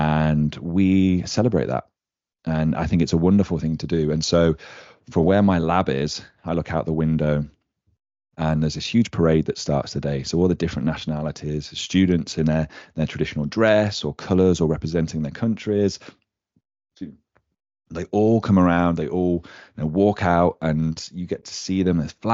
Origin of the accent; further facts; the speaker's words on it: England, United Kingdom; And so for me, I'm very proud of being English. It's not always perfect, but, you know, I'm proud of my heritage.